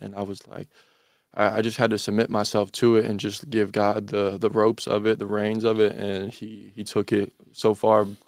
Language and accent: English; Portland, Indiana, United States; I'm from Portland, Indiana. I'm 22 years old